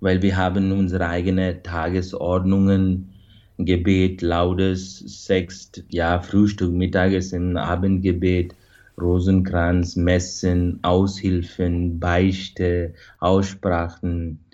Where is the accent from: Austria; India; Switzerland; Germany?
India; Bengaluru, Karnataka; German is a second language; moved away; Ich komme eigentlich aus Bengaluru, Südindien, von dieser Pfarrei. Und die Pfarrei heißt St. Anthony's Parish. Das ist eine franziskanische Pfarrei.